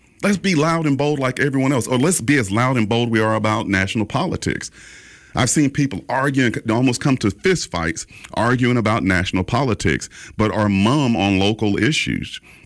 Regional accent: the South, United States; accent: Southern; Listen, I'm a Southerner. I'll draw my words and drag words out and leave a G off something like Macon.

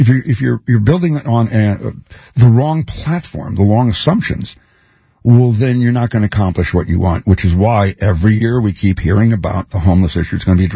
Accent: Philadelphia, Pennsylvania, United States; I'm from Philly, Northeast Philadelphia.

